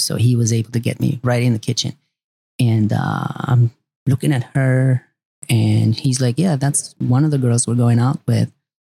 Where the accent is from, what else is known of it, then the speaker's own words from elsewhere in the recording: Greece; English is a second language; also born or lived in Albania; back home, you know, I was born in Albania and I grew up in Greece.